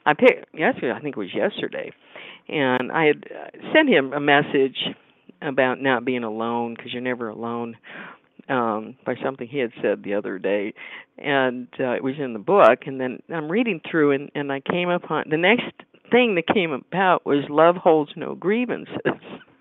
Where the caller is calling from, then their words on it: Evans City, Pennsylvania, United States; I'm from Evans City, Pennsylvania.